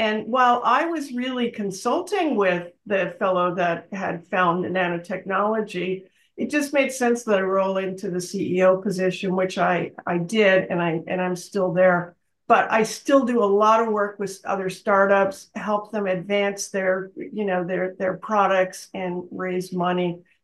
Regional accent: Canada; now in New Jersey, United States; I live in New Jersey, but I'm originally from Montreal, Toronto area.

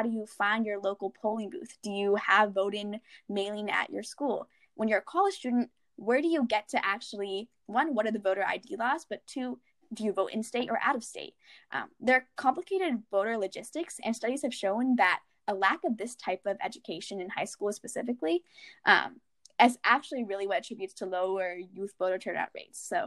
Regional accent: California, United States; Growing up in Silicon Valley, it's kind of impossible to not be surrounded by that.

